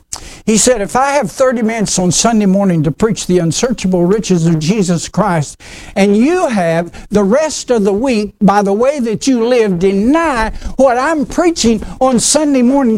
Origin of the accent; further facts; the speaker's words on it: Oklahoma, United States; accent: Oklahoma; I was raised in Oklahoma. You probably know that from the accent that I have. But I was pastoring a church down in southern Oklahoma.